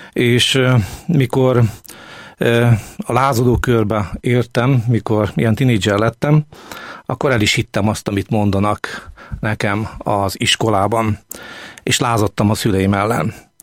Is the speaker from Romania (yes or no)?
no; Zakarpattia Oblast, Ukraine; hisz Kárpátaljáról jövök, és egy olyan közegben nőttünk föl a kommunizmusban